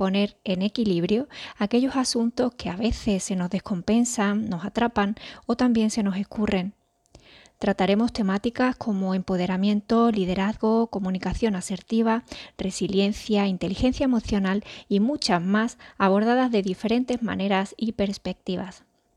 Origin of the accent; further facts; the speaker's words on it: Seville, Andalusia, Spain; now in Málaga, Spain; aunque llevo Andalucía por bandera, pues soy hija de cordobeses, nacida y criada en Sevilla y acogida por Málaga, donde vivo ya desde hace 18 años, siempre me he considerado una ciudadana del mundo.